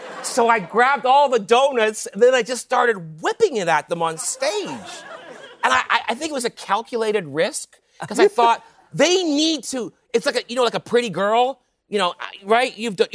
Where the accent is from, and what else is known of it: Canada